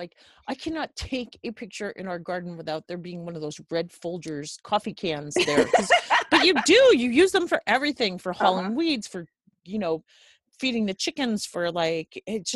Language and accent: English; New York, United States; I guess I grew up outside of New York City